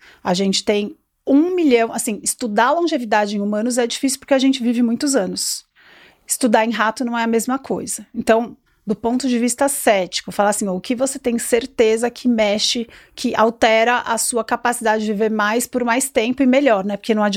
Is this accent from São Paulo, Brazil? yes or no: yes; São Paulo, Brazil; Eu fazia faculdade em Campinas, mas eu sou paulistana, né?